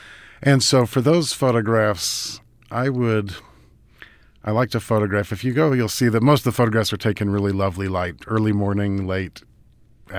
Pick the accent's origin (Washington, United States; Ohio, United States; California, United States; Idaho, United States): Idaho, United States; I grew up in Idaho, and I was interested in nature.